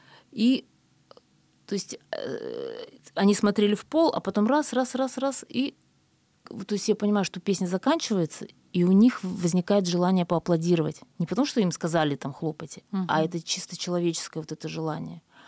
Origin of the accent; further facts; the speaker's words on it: Yamalo-Nenets Autonomous Okrug, Russia; я с Ямала, и что я северная певица, и я одеваюсь соответствующе, и костюмы у меня все тоже наши ямальские.